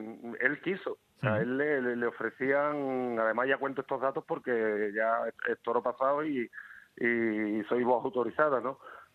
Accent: Arahal, Andalusia, Spain; Yo estaba en mi pueblo, yo soy de Araal, de Sevilla

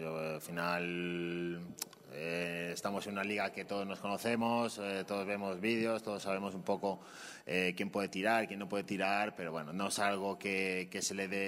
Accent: Leganés, Community of Madrid, Spain; Yo vivo aquí en Leganés, soy de Leganés

